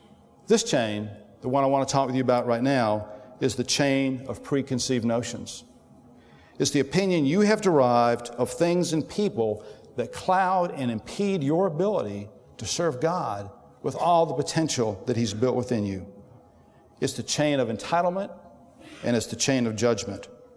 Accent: Greenwood, United States; We grew up together in Greenwood. We were best friends, strong bonds.

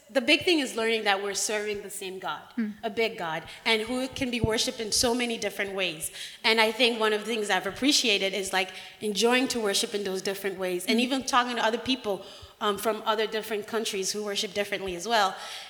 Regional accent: Benin; also born or lived in Niger; I'm from Benin, but I also kind of grew up, I spent 6 years in Niger

